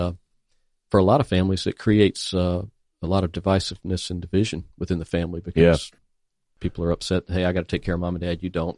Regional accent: North Carolina, United States; I'm originally from North Carolina. My parents live back in North Carolina, and it's a long drive to get there.

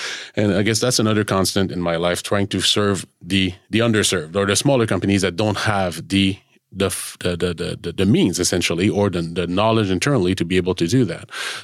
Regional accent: Montreal, Quebec, Canada; and I'm Canadian, French Canadian, as you mentioned earlier, I'm from Montreal, so that's where I started my career after school

